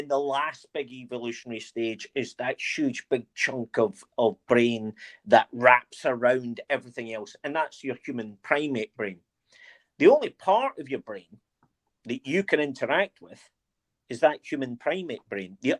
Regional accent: Scotland, United Kingdom; accent: Scottish; People who are from England will understand right away that I am Scottish, because they can hear the Scottishness in my accent.

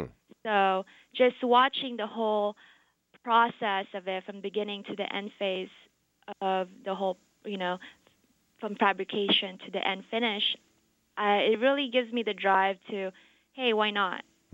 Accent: Long Beach, California, United States; I have a boyfriend here. We're both from Long Beach, California.

